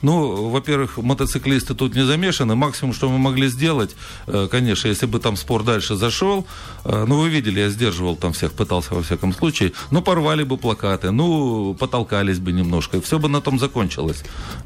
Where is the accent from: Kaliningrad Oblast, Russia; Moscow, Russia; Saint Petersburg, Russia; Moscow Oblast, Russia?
Kaliningrad Oblast, Russia; Kaliningrad; born there; я представляю себя как гражданина, как уроженца города Калининграда